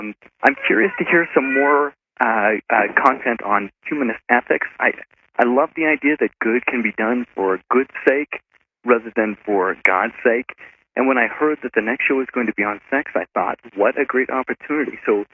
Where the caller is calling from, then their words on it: Boise, Idaho, United States; I'm calling from Boise, Idaho.